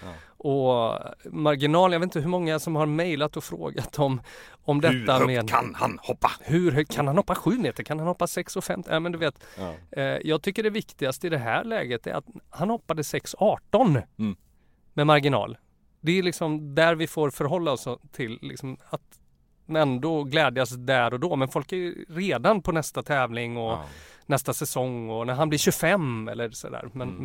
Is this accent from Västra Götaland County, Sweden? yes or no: yes; Borås, Västra Götaland County, Sweden; Jag är från Borås så jag känner mig väldigt hemma.